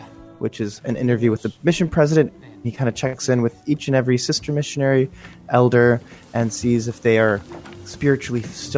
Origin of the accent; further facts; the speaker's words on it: Chicago, Illinois, United States; I grew up Mormon in Chicago, Illinois, and eventually went out to Brigham Young University